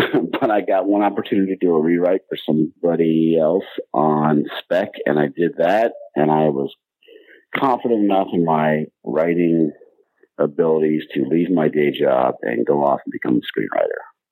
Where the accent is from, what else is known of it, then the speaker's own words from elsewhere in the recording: Atlanta, Georgia, United States; Now, I grew up in Atlanta, and I was writing songs for girls I had crushes on who wouldn't give me the time of day when I was a wee tyke.